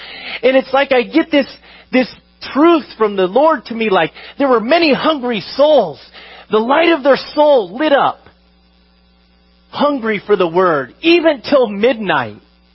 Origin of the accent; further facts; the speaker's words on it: United States; Listen, I'm as American as you are, and I know one trait of our country